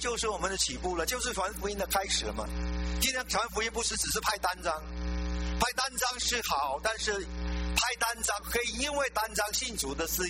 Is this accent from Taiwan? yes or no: no; China; 尼尼微跟我们很有关系，我们跟我们中国人很有关系。